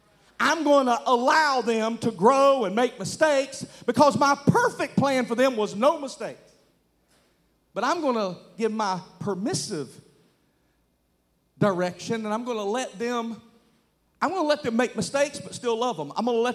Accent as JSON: {"language": "English", "region": "the South", "country": "United States", "said": "Now, I'm from the South, and I have to say that real slow"}